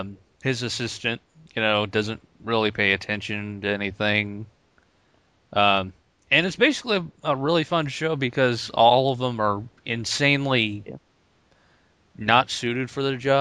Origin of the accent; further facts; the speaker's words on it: Indiana, United States; Actually, the show is actually based in my home state of Indiana, the fictional town of Pawnee.